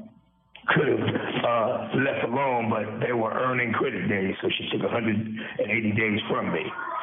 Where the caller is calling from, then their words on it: Indiana, United States; I am calling in from Miami Correctional Facility. I'm considered an Indiana political prisoner.